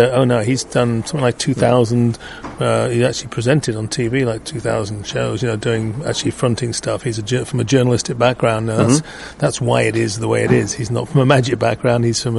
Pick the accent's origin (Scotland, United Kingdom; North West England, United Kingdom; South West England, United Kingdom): North West England, United Kingdom; Liverpool; accent: Scouse; But I'm from Liverpool